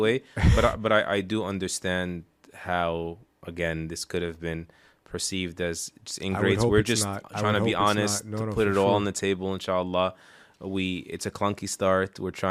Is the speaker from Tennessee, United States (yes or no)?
no; New York City, New York, United States; Because when I grew up in New York City, mm-hmm. like, the youth that were leaving the masajid went unnoticed.